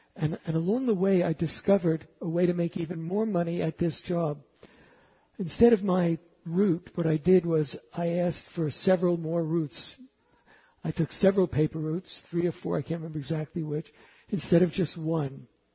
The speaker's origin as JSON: {"language": "English", "town": "Bronx", "region": "New York", "country": "United States", "tie": "born or raised there", "said": "I kept thinking back to something that happened to me when I was a kid growing up in the Bronx."}